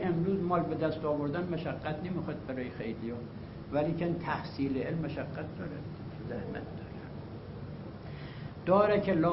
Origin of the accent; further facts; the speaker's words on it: Hamadan, Iran; از ده آمدم به همدان سال 43، اول که رسیدم اونجا 53 روز ماندم به ده اصلا نرفتم.